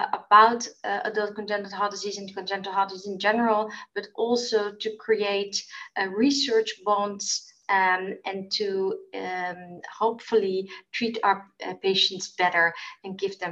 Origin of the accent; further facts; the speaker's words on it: Rotterdam, South Holland, Netherlands; English is a second language; Well, actually, I've been born and raised in Rotterdam. I also did my medical degree here at the Erasmus University, so I've never been away.